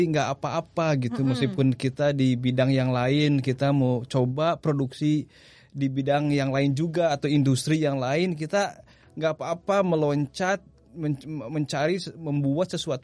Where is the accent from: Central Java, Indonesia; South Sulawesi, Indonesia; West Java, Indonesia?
West Java, Indonesia; Bandung; Kalau ini Bandung, saya asal Bandung